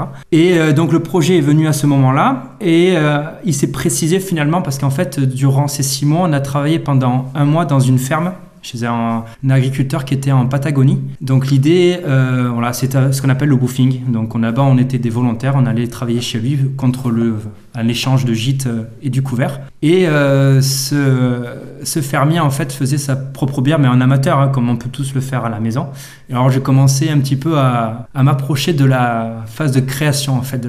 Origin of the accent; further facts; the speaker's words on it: Gabarret, Nouvelle-Aquitaine, France; also born or lived in Bordeaux / Paris; Alors moi donc … je suis originaire de Gabaret, plus précisément. J'ai toujours grandi dans les Landes, à part quand je suis parti pour mes études à Bordeaux et après quand je suis parti travailler à Paris.